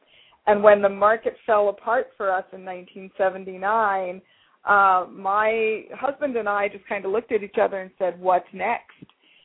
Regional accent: New York, United States; now in California, United States; Now, I'm a New Yorker that transplanted to California for the weather.

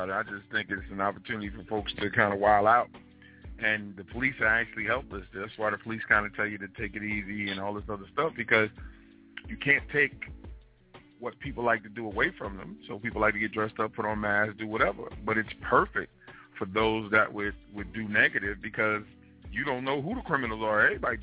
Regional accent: Queens, New York, United States; I grew up in South Jamaica. At the time, I was living in Rochdale, so I was in walking distance from the place where I was working.

